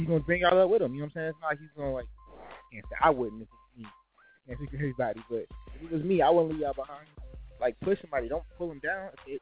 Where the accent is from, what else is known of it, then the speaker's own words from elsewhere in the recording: Minnesota, United States; Yeah, definitely born and raised in Minnesota.